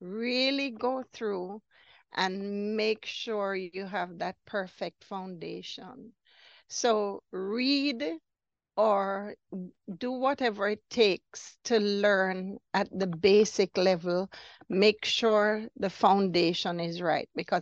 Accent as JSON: {"language": "English", "country": "Antigua & Barbuda", "tie": "born or raised there", "said": "I was born and lived in Antigua for many, many years."}